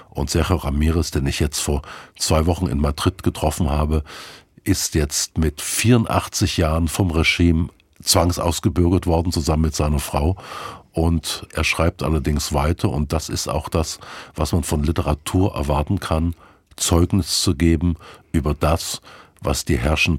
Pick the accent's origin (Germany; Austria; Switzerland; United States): Germany; Burgstädt, Saxony; born there; Burgstedt in Sachsen.